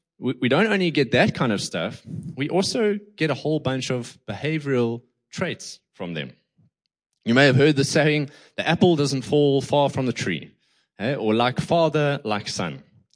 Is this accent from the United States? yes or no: yes; United States; Sorry, I'm very American.